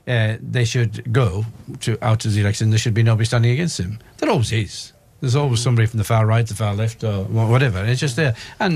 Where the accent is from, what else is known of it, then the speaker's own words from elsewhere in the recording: Ireland; now in England, United Kingdom; as an Irish person living in England